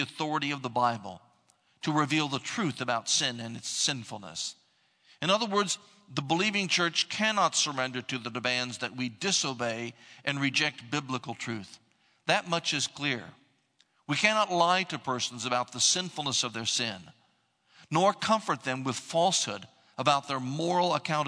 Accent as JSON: {"language": "English", "region": "Midwest", "country": "United States", "said": "I'm from the Midwest. I'm different from people from North Carolina, if you haven't figured that out yet."}